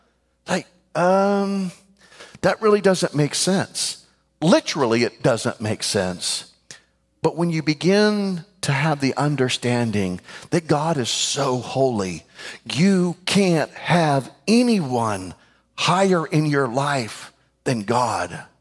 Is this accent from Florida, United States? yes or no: yes; Florida, United States; I'm not sure why because I grew up in Florida